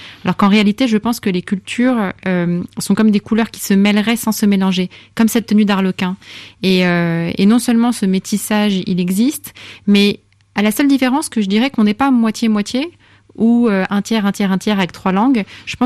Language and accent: French; France; je suis française, j'apprends l'arabe